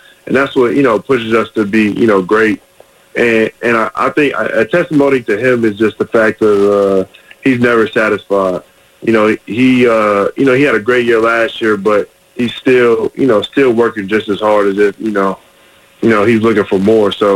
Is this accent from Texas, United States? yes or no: no; Columbus, Ohio, United States; born there; I mean, I grew up an Ohio State fan. I was born in Ohio State, you know, hospital and everything.